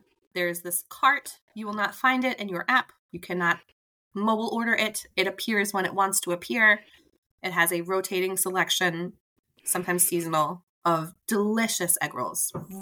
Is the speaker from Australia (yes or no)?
no; Boston, Massachusetts, United States; I think it's because we're from Boston.